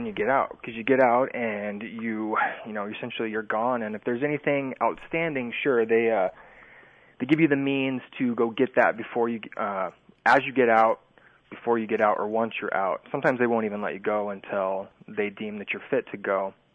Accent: Washington, United States; Well, let's see. I grew up in Washington State, very active, played sports, huge basketball guy.

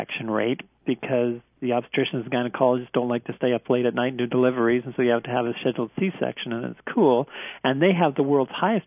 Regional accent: Acreage, Florida, United States; I was raised that way. I was raised in Acreage, and I was an orangutan outside

